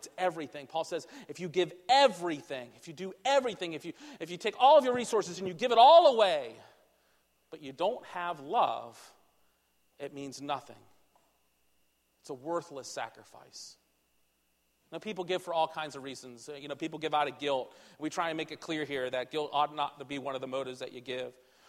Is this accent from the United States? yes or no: yes; Virginia, United States; And I'm from the Shenandoah Valley when I went to school, and I had like the Blue Ridge Mountains and the Appalachian Mountains